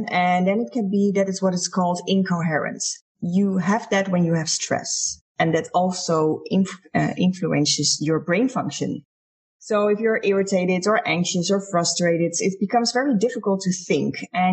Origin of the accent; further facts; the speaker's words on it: Netherlands; English is a second language; I was a police officer and I'm from the Netherlands.